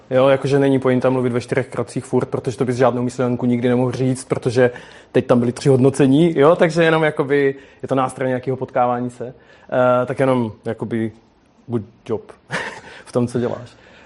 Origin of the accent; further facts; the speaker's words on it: Moravian Wallachia, Czechia; Já jsem z Valašska, můj táta pracoval se železem